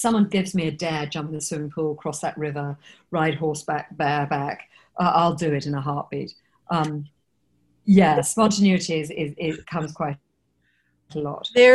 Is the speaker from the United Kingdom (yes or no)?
yes; England, United Kingdom; also born or lived in island; I grew up in the English countryside. I then lived only part, very small part of my life in cities. I'm not a city person at all. And then for 25 years on an island.